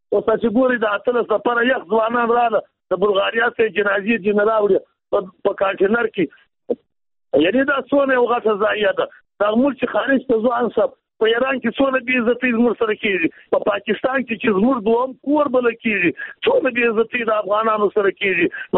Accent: Jowzjan, Afghanistan; زه د بادغیس نه یم، د جوزجان څخه یم.

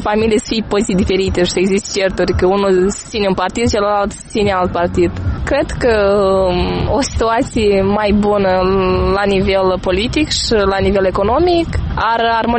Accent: Moldova; Dacă să luăm după Constituție și după documente, azi suntem moldoveni. Dacă luăm după istorie, ne considerăm români.

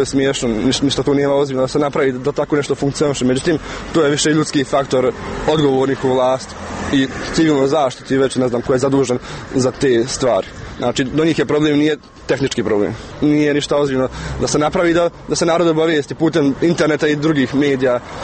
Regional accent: Bosnia & Herzegovina; poprilično tržište kod nas u Bosni

